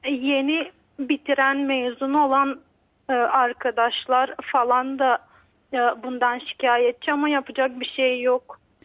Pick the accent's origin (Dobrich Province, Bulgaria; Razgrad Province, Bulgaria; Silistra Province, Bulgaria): Silistra Province, Bulgaria; Silistra; 21 yaşındayım. Silistra tarafındanım. Tarla işleyen bir anne babanın çocuğuyum.